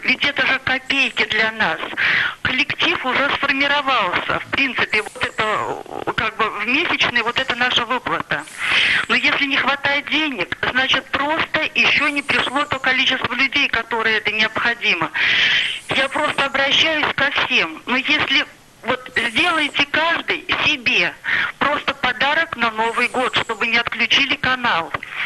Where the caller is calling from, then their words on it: Saint Petersburg, Russia; Я звоню из Санкт-Петербурга